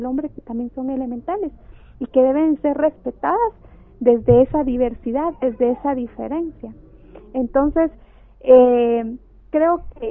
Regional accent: Guatemala; Tenemos que quitarnos como guatemaltecos la idea de que nosotras las mujeres tenemos que estar representadas

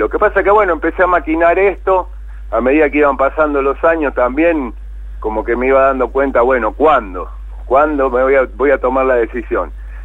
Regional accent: Buenos Aires, Argentina; yo soy nacido en Buenos Aires, sí, nací en la casa donde viví prácticamente toda mi vida, salvo un tramo de la adolescencia, viví ahí entre Parque Chas y Urquiza. O sea que me cambiaba de vereda de la avenida Pampa, pero vivía más o menos siempre en los mismos barrios.

